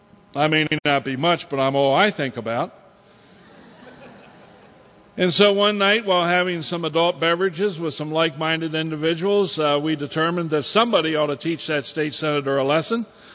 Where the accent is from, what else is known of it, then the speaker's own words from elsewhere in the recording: Hagerstown, Maryland, United States; We moved back to my hometown, Hagerstown, and I began to practice law there.